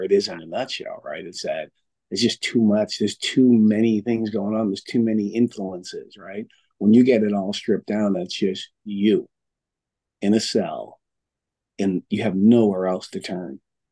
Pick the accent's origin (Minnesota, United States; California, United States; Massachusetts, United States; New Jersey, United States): Massachusetts, United States; Boston; I'm from Boston.